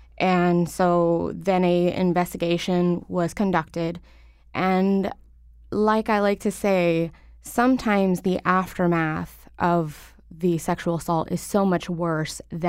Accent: Waterbury, Connecticut, United States; also born or lived in Hartford; Well, I was born here in Hartford, raised in Waterbury, to a low-income family

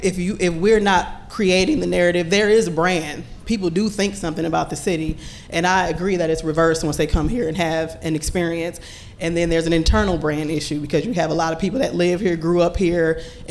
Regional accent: Milwaukee, Wisconsin, United States; And I would say, no, I'm from Milwaukee, Wisconsin.

